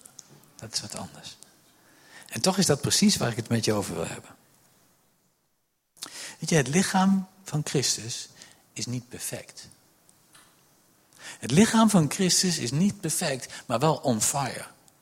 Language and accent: Dutch; Doetinchem, Gelderland, Netherlands; Wij komen uit Doetinchem.